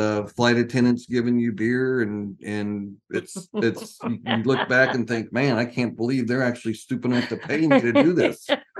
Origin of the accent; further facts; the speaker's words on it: Kansas, United States; I grew up, as Angela said, I grew up in Kansas. I was kind of tired of the cold winters, hot summers, and I wanted to see, you know, other parts of the country.